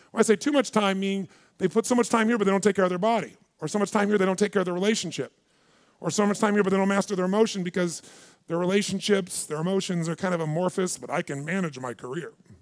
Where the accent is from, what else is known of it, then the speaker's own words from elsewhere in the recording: Azusa, California, United States; I mean, I'm a kid from Azusa, California.